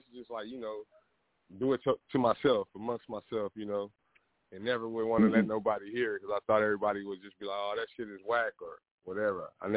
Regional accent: Compton, California, United States; I'm from Compton, California, you know. You know, I was raised up

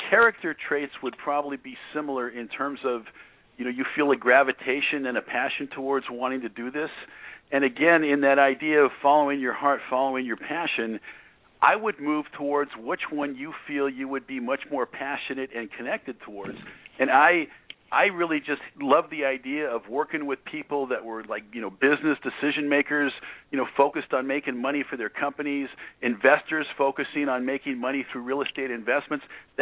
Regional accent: Santa Monica, California, United States; it's like I grew up in Santa Monica, California, you know, a suburb of Los Angeles

